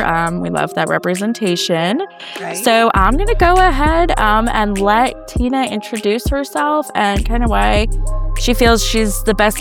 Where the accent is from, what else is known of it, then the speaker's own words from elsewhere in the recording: Detroit, Michigan, United States; now in Greenville, United States; and I'm from Detroit, so the planning that went into that city is a vast, marked difference in what I see here.